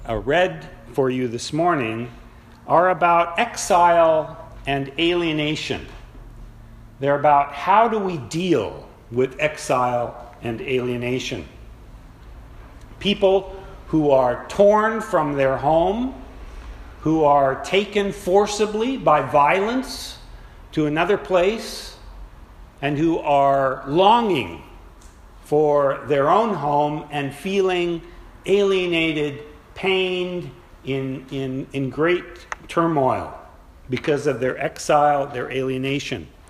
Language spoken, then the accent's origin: English; Berkeley, California, United States; now in Indonesia; The easiest answer is I'm from Berkeley, California, so not far away. I lived there for the longest I've ever lived in the United States, but for the last 27 years, I've been living in Indonesia.